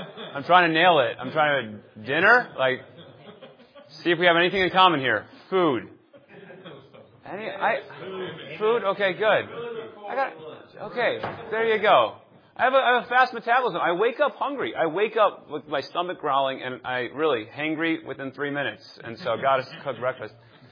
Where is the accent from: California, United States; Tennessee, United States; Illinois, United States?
Illinois, United States; Chicago; also born or lived in Texas; now in Kansas, United States; So born and raised in Chicago, lived in Texas for 11 years, and now in Kansas for two.